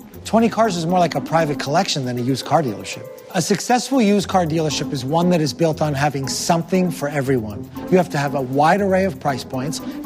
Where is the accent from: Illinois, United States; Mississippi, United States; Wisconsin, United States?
Illinois, United States; Chicago; 10 miles outside of my hometown of Chicago, located in Morton Grove, Illinois, is the home of Athens Motors.